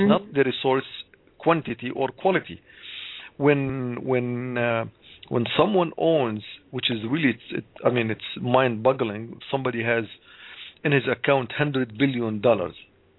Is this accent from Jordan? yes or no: yes; Jordan; I grew up in Jordan